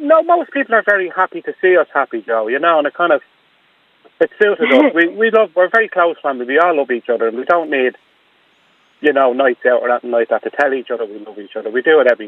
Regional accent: Finglas, Leinster, Ireland; I'm from Fingus originally

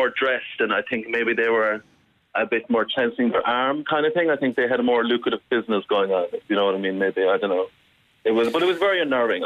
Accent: Ireland; now in Dublin, Ireland; this is where I've moved to now, and I am Irish

